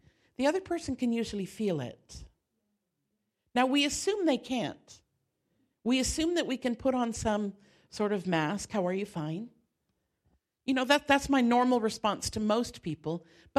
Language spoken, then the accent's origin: English; Canada; Now, I'm a Canadian, so I tend to be a little more